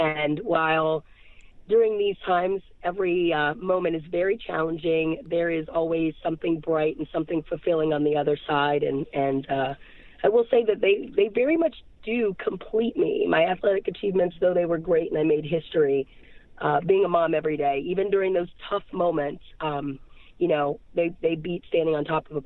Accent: Silver Spring, Maryland, United States; I grew up in Silver Spring, Maryland. I have an older sister and a younger brother.

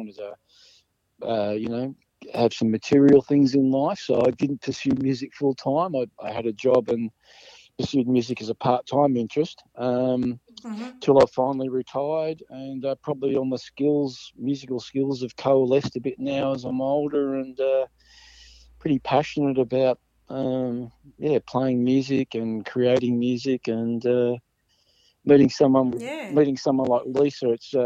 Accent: Melbourne, Victoria, Australia; growing up in Melbourne in the 70s

